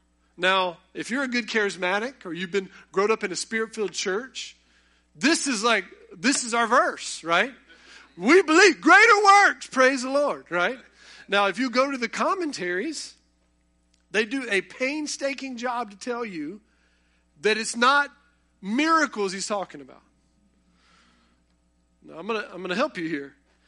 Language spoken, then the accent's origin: English; North Carolina, United States; Well, I've never been to New York City. I'm from Eastern North Carolina.